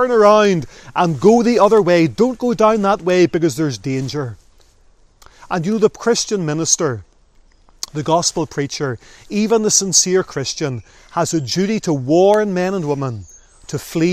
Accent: Lisburn, Northern Ireland, United Kingdom; I still recall an event that happened whenever I was a young teenager, growing up in Lisburn.

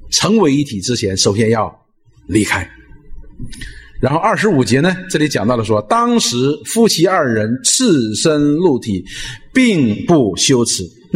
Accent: China; 所以我们中国人呢，实际上是有些时候呢会有一些问题的

